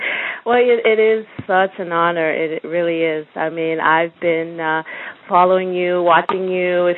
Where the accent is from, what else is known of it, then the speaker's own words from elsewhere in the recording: Toronto, Ontario, Canada; now in United States; I lived in the States, and I'm originally from Toronto, Canada. I came back 5 years ago.